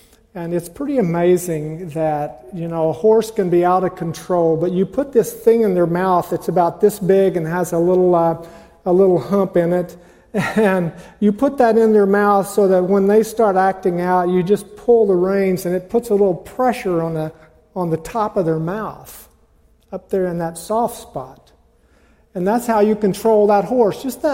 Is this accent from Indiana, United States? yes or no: no; Oklahoma, United States; also born or lived in Colorado; we grew up in Oklahoma, moved to Colorado for a considerable number of years, then moved back to Oklahoma.